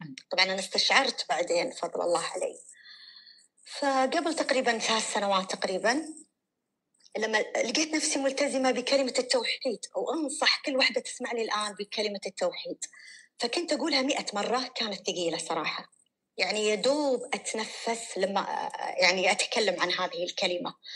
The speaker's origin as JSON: {"language": "Arabic", "country": "Kuwait", "lives_now": "Saudi Arabia", "said": "أنا من الكويت."}